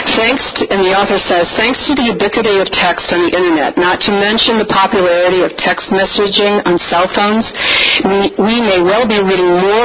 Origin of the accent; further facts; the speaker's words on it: Ann Arbor, Michigan, United States; the daily newspaper in my hometown, Ann Arbor, Michigan, will cease publishing altogether.